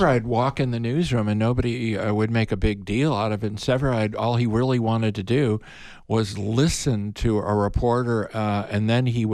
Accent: Illinois, United States; Look at the coverage of the Lincoln-Douglas debates in my home state of Illinois.

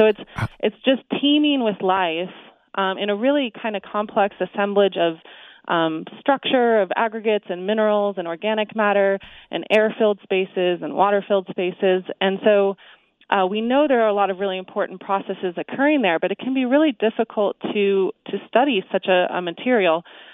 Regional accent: Oregon, United States; I'm from Oregon, and I'm actually from a family of foresters

